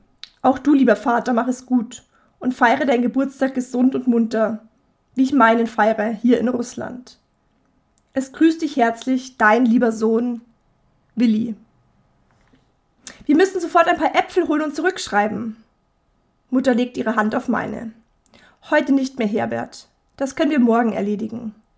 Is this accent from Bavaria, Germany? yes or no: yes; Bavaria, Germany; Ich komme ja aus Bayern, aus Oberbayern.